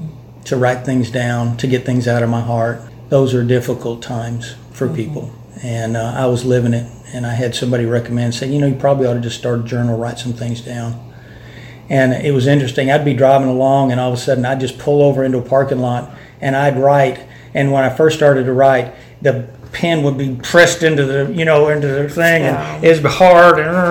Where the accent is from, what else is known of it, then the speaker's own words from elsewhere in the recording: Mesquite, Texas, United States; having two kids, growing up in Mesquite.